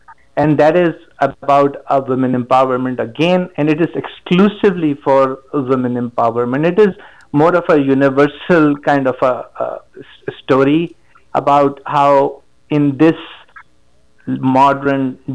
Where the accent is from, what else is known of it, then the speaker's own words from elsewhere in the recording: Pakistan; also born or lived in St Albans, England; I'm the most cosmopolitan person. I was born in England, St. Albans. And then, yeah, I was raised in Pakistan altogether.